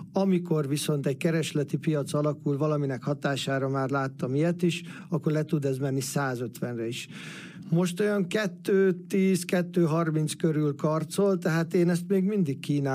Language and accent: Hungarian; Salgótarján, Nógrád, Hungary; also born or lived in Budapest; tőzsgyökeres salgótarjániként, majdnem 100%-ban helyben telt el ez a 15 év. 3-4 év budapesti kitérő volt